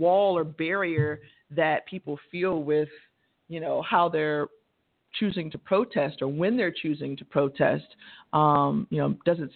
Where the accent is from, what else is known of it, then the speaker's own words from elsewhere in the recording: Tampa, Florida, United States; I grew up right here in Tampa, as I mentioned, West Tampa Boys and Girls Club and Zonta Boys and Girls Club were the branches that I attended.